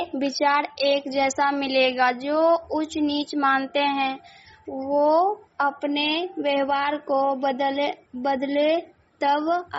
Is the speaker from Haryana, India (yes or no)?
no; Khutauna, Bihar, India; खुटौना से।